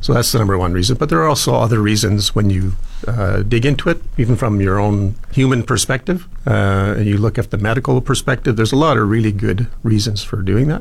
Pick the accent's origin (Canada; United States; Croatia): Canada; Edmonton, Alberta; now in Fort McMurray, Canada; I was born and raised in Edmonton. I worked as a teacher there in a private school for a few years, and then saw some opportunities here.